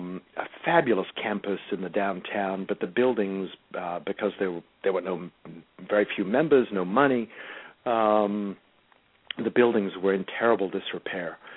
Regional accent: South Africa; And as you said, I was born and raised in South Africa.

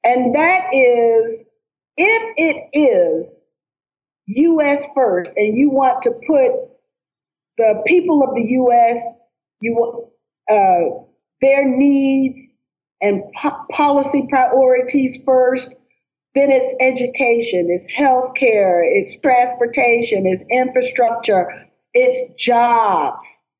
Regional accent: the South, United States; me having to sit down with the Klan because I'm from South.

